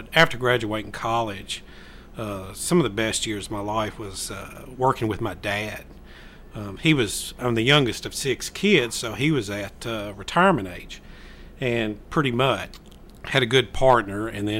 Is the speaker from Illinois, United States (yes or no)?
no; Nashville, Tennessee, United States; But I came up to Murfreesboro probably January of 97. I'm originally from Nashville